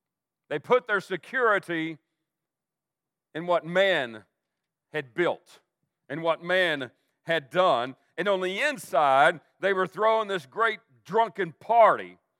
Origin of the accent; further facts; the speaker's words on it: United States; born there; I don't say that as making me superior because I was born in America.